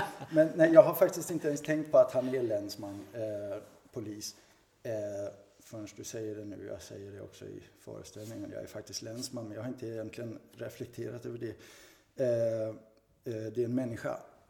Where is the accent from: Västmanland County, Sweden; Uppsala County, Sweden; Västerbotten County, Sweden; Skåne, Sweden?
Uppsala County, Sweden; Enköping; Vi hade en amatörteatergrupp i Enköping där jag kommer ifrån